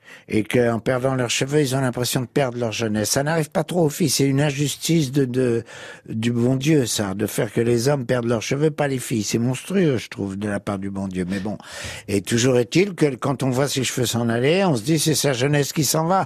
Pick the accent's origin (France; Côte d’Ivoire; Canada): France; J'étais français